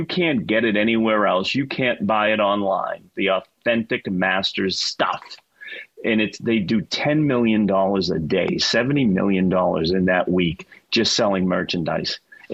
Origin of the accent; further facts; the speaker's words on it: Massachusetts, United States; accent: Boston; The Fever, they have the number one pick, and everyone believes it will be Caitlin Clark, and what a draw that will be.